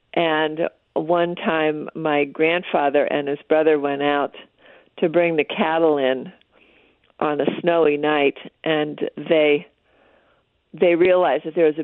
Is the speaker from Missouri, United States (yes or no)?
yes; Webster Groves, Missouri, United States; the first time I remember being on a horse was when I grew up in Webster Groves, Missouri